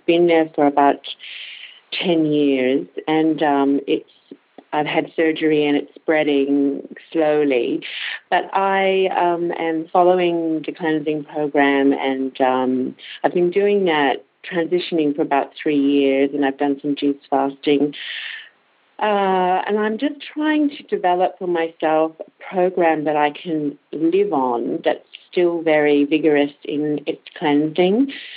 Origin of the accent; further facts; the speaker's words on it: Australia; from Australia